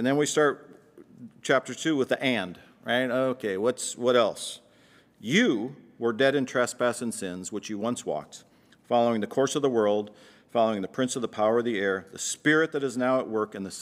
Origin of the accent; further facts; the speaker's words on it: Iowa, United States; I'm from Iowa. Time to bring the family back to Iowa.